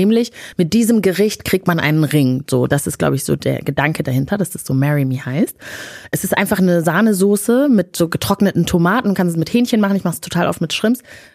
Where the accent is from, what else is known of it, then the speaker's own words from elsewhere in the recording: Rwanda; now in Germany; ich bin in Rwanda aufgewachsen, da gibt's jetzt nicht so richtig, so diese vier Jahreszeiten, gibt's jetzt Regenzeit und keine Regenzeit.